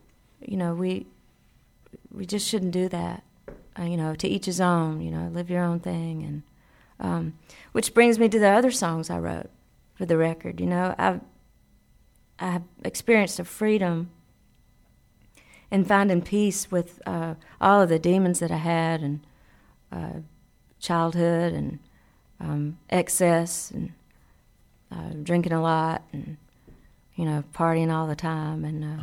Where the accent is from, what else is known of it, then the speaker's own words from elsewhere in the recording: Alabama, United States; it's about growing up in Alabama and where I am now.